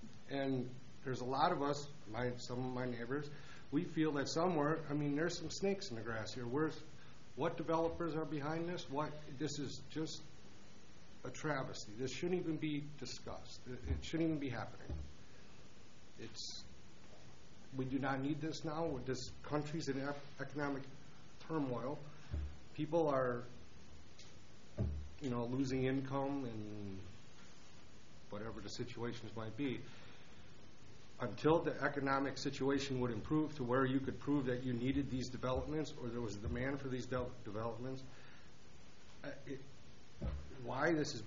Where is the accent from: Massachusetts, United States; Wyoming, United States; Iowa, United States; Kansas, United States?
Wyoming, United States; Franklin; I was a resident of Franklin, Wyoming, since birth. I grew up on South 60th Street, straight across from the industrial park that's there now.